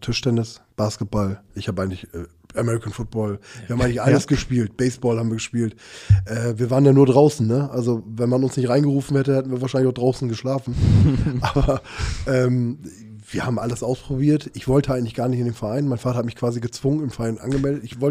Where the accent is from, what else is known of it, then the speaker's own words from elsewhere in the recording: Trabzon Province, Turkey; Wir kommen ja auch aus der Region Trabzon.